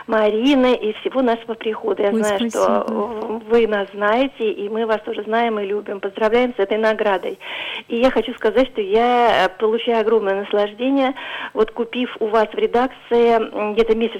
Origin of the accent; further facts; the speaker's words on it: Pushkin, Saint Petersburg, Russia; из Пушкина, из поселка Александровская.